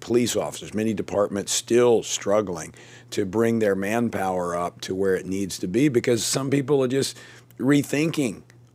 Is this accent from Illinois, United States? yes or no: no; Baton Rouge, Louisiana, United States; I've even seen that in my my hometown of Baton Rouge